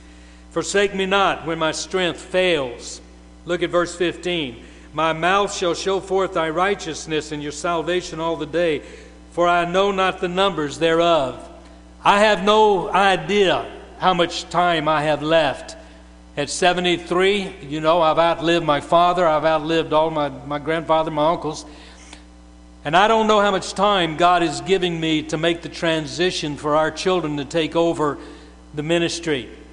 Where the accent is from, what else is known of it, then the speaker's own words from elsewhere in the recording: Louisiana, United States; born there; I was born in South Louisiana.